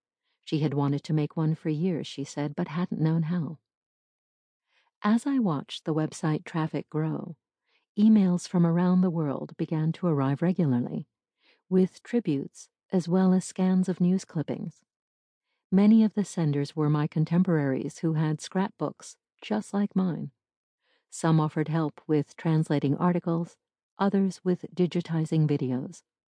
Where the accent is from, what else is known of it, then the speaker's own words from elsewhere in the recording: Arkhangelsk, Arkhangelsk Oblast, Russia; Jane asked me whether I knew that Portland, Maine, was a sister city with my hometown of Arkhangelsk.